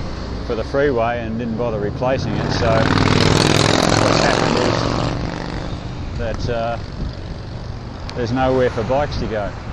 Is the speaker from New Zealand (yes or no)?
no; Queensland, Australia; born there; I am a Queenslander by birth, so I don't want to be too critical of the Queensland authorities.